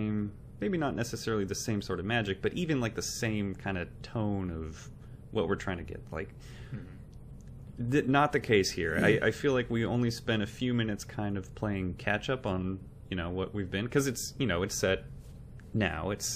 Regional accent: Texas, United States; we grew up in Texas, and these are just my parents and my friend's parents.

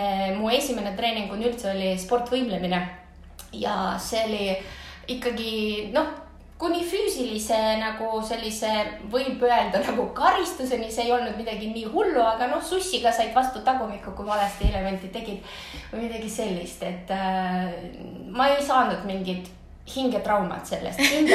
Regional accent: Kohtla-Järve, Ida-Viru County, Estonia; moved away as an adult; now in Tallinn, Estonia; kuni keskkooli lõppuni ma siis olen Kohtla-Järvelt pärit ja keskkooli lõppuni ma tantsisin siis seal ja hakkasin pärast Tallinnas, kui ma ülikooli juba sattusin

